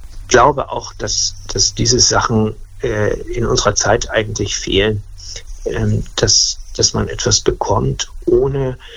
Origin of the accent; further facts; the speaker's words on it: Sindelfingen, Baden-Württemberg, Germany; Ich bin in Sindelfingen groß geworden